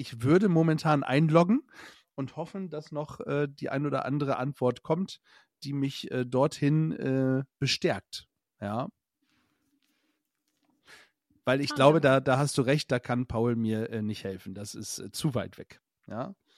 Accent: Beverstedt, Lower Saxony, Germany; Wir sind ja im gleichen Dorf aufgewachsen.

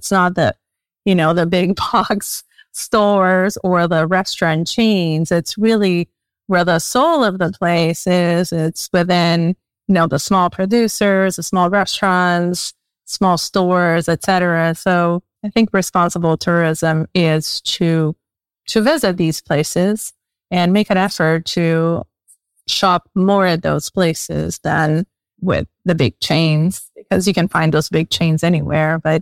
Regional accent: Brazil; also born or lived in Argentina; I was born in Argentina and raised in Brazil.

